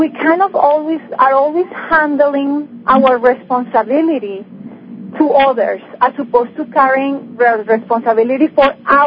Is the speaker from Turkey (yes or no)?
no; Colombia; I am originally from Colombia